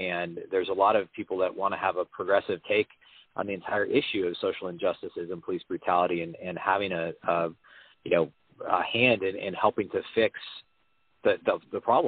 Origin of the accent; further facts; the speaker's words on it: Minneapolis, Minnesota, United States; So I'm from the Twin Cities initially, and obviously have tons of family and friends there. I actually am not based there currently. I don't live in Minneapolis